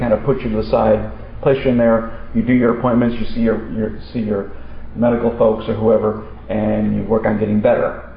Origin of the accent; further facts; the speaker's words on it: South Lyon, Michigan, United States; When I go to the South and I talk in Southern churches, I tell them I'm from the South, Southern Michigan, and also the city's name is South Lyon.